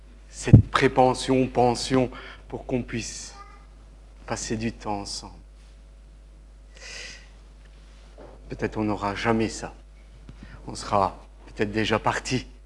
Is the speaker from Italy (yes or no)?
yes; Italy; French is a second language; Je suis italien